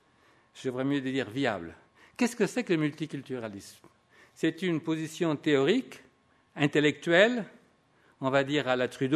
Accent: Paris, Île-de-France, France; born there; comme je suis né moi-même à Paris

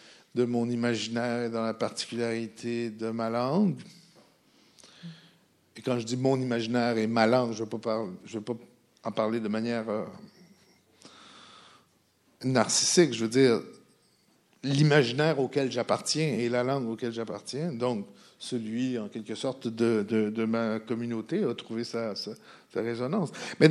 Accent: Quebec, Canada; mais en même temps, on est minoritaire en tant que Québécois.

